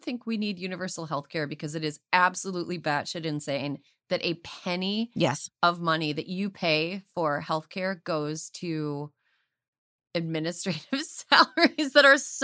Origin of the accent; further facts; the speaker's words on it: California, United States; as a Californian, as a California voter